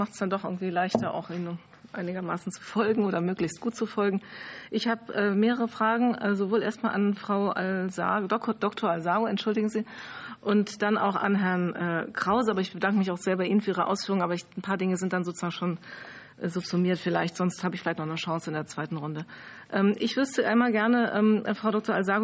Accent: Hesse, Germany; Ich komme aus Hessen

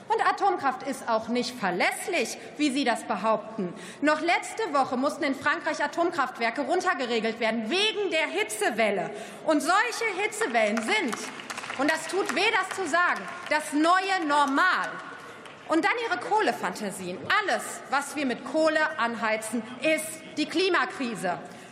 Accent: North Rhine-Westphalia, Germany; Ich komme selber aus Südwestfalen, einer Region, die wirklich vom industriellen Mittelstand lebt.

